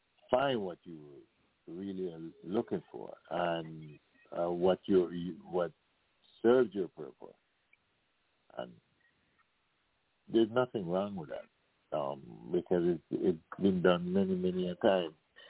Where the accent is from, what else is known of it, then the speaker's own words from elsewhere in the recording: Canada; also born or lived in Kingston, Jamaica; I am Jamaican, but I grew up, you know, in Canada.